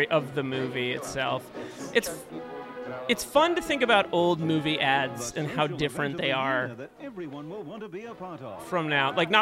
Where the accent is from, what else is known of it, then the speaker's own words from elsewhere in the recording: Boston, Massachusetts, United States; I'm Irish Catholic from Boston.